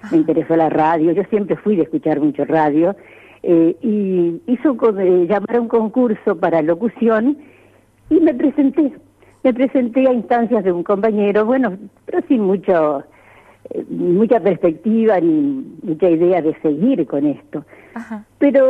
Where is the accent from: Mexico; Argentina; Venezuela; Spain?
Argentina; Pueblo Brugo, Entre Ríos; born or raised there; also born or lived in Victoria